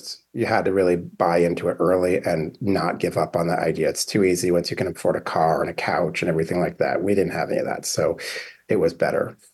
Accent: Vermont, United States; They definitely have a lot of personalities and growing up in Vermont doing that.

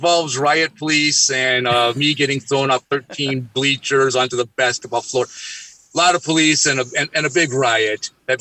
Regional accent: Gary, Indiana, United States; born and bred in Gary. I love the city, and I just an amazing place, and the region, obviously. Basically grew up all around in this area

